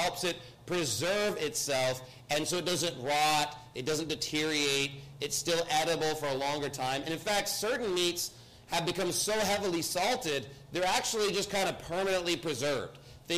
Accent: Texas, United States; This is why I'm from Texas, and we love brisket, okay?

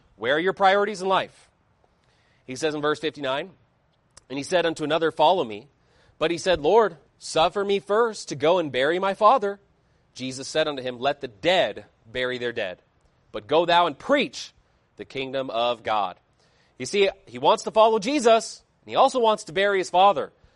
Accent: Idaho, United States; I really love hunting and fishing, and I grew up in Idaho. I spent a lot of time there.

